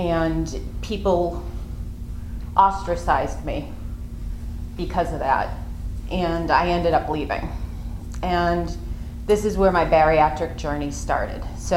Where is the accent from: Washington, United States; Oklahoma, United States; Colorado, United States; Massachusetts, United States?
Massachusetts, United States; So, I'm from Massachusetts. I live about 35 minutes from here